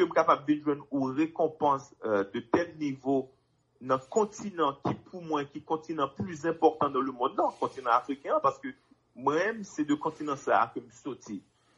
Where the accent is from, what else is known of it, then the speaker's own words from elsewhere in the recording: Haiti; c'est vrai qu'en tant que haïtien, ça t'est vraiment fait plaisir, côté que, encore une fois, m'était capable de mettre lumière sous le drapeau haïtien.